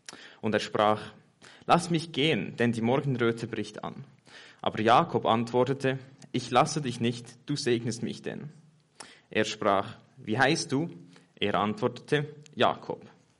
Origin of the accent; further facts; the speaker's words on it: Switzerland; Als Schweizer eben, ich kenne Ringen nicht.